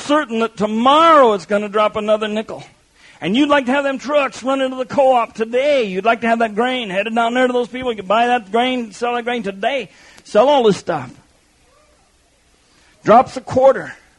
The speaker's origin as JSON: {"language": "English", "country": "United States", "tie": "born or raised there", "said": "I grew up in America, in a church system who threw the Old Testament away, could care less what God means about the Sabbath day."}